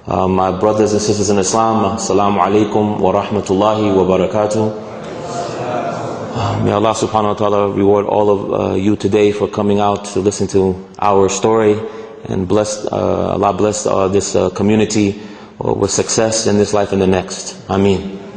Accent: New York, United States; I was born in New York in 1977. And I lived in New York for approximately 11 years.

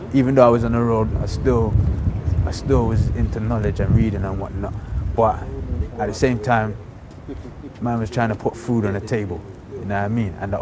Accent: London, United Kingdom; I lived in a neighborhood. I grew up in Chalk Hill Estate.

